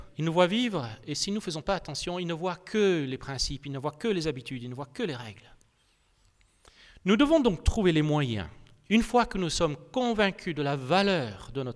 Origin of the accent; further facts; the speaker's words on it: France; bien que j'ai grandi en France et bien que je suis en France depuis ma toute petite enfance, avant la maternelle